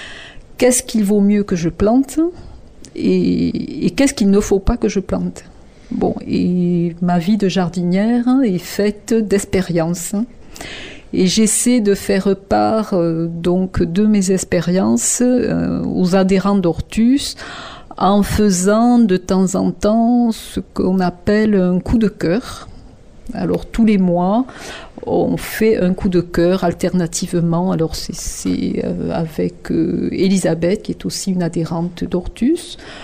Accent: Montpellier, Occitanie, France; moi je venais de Montpellier Sud où la terre est profonde, l'eau est abondante, et donc j'ai perdu tous mes repères en arrivant ici au nord de Montpellier.

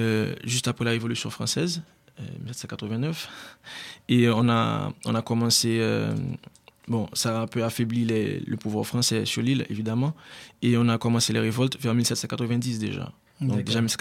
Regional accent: Haiti; Mais même si je suis haïtien, je dois reconnaître qu'il faut un peu se reporter au contexte de l'époque.

